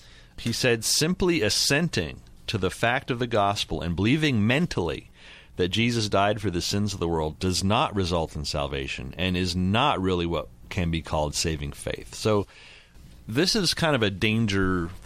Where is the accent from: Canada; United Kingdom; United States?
Canada; Montreal, Quebec; As a kid growing up in Montreal, I was reading these books, and these guys were my theological heroes.